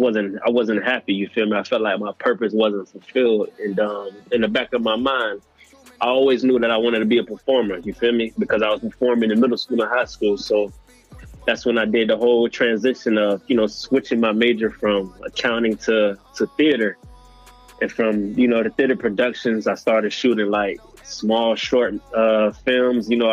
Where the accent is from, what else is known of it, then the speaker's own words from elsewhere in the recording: Fort Lauderdale, Florida, United States; I grew up in Lauderdale, you feel me? 954 Broward County, all that good shit.